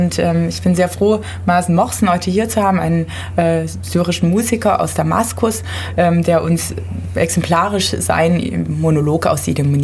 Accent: Biberach, Baden-Württemberg, Germany; dass wir auch wieder eine Aufführung in meiner Heimatstadt Biberach haben werden am 31.10.

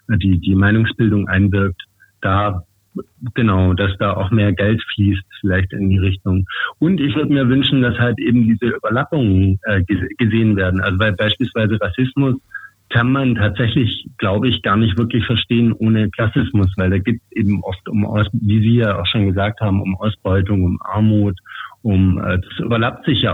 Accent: Germany; first language German; spreche muttersprachlich Deutsch. Also ich bin dann quasi postmigrantisch, nennt man das dann. Also ich bin eigentlich Deutscher, aber habe halt eben migrantische Wurzeln.

